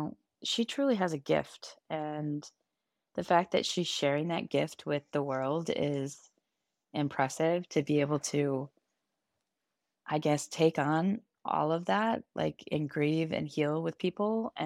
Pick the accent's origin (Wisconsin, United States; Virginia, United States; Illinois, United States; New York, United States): Virginia, United States; Alexandria; I am from Alexandria, Virginia.